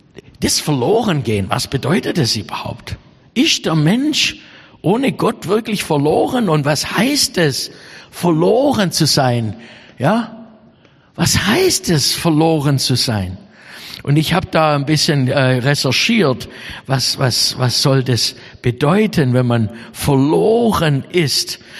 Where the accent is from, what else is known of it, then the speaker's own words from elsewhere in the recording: Baden-Württemberg, Germany; Ja, das ist doch unsere Auffassung oft als Schwabe.